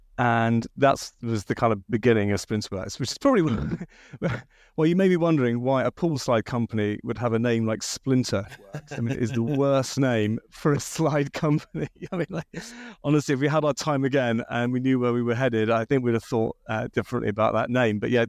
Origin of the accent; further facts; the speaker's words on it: Bath, South West England, United Kingdom; I was born and bred in Bath